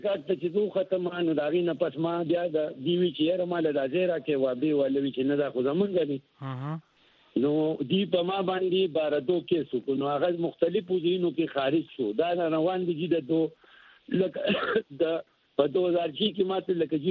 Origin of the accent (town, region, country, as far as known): Mardan, Khyber Pakhtunkhwa, Pakistan